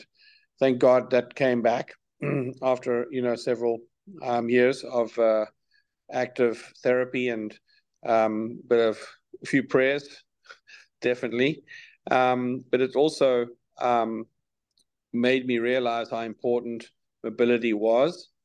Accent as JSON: {"language": "English", "country": "South Africa", "moved": "yes", "said": "Well, being South African and also holding a British passport, I had the option to leave."}